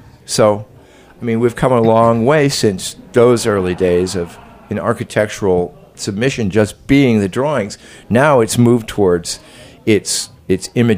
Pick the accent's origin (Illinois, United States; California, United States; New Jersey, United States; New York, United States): Illinois, United States; Chicago; I say I was from Chicago.